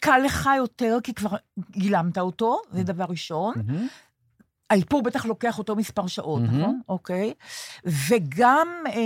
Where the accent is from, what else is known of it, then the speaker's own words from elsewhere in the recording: Sde Eliyahu, Northern District, Israel; כבר שם יפה, אני בת הקיבוץ הדתי שדה אליהו, 15 דקות מבית השיטה